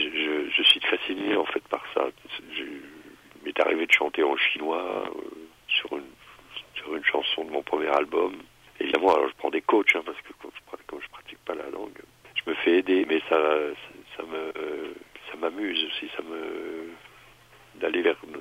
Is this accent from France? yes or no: yes; Grand Est, France; now in Switzerland; J'ai grandi en Alsace